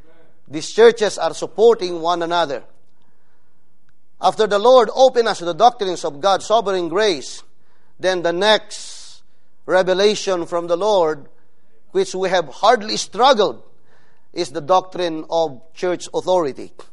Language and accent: English; Philippines; I am a Filipino pastor.